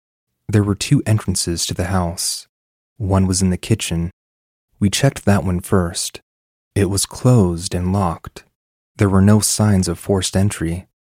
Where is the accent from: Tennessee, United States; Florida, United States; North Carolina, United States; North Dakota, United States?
North Carolina, United States; We are from North Carolina, so we wouldn't have to risk not being able to return home, and we love to hike in the mountains.